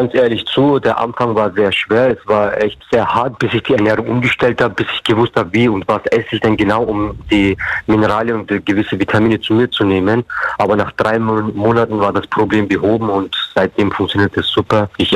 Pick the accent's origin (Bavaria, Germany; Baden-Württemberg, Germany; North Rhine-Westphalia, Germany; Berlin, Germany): Bavaria, Germany; Ich komme ja aus Bayern und Bayern ist ja so ein sehr schwieriges Bundesland, sage ich mal. Ich hatte einen Lehrer, der gesagt hat, aus dir Türken wird sowieso nichts.